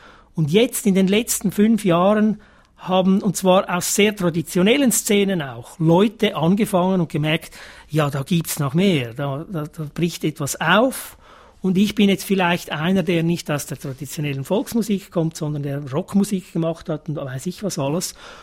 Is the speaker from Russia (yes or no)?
no; Zurich, Switzerland; Nein, ich bin in Zürich aufgewachsen, am Kreuzplatz, und das ist 10 Minuten vom Niederdorf.